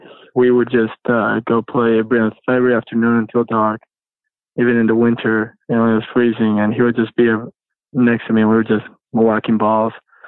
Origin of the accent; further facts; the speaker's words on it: Argentina; English is a second language; now in United States; He's from my hometown as well. We're actually from the same golf club.